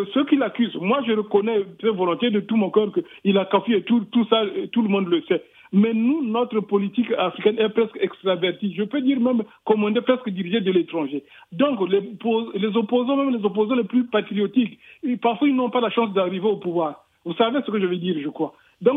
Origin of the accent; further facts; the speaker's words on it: Republic of the Congo; bon, moi je suis du Congo-Brazzaville